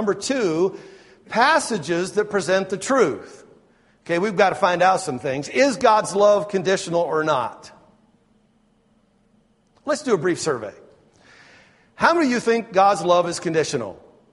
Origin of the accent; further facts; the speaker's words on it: Twin Falls, Idaho, United States; I was raised in Twin Falls, Idaho. Not Ohio. That's where my parents have moved to, but I was raised in Idaho, which is out west.